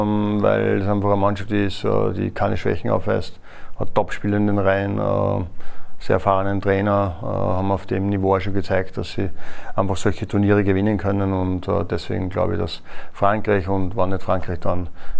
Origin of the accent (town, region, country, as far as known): Austria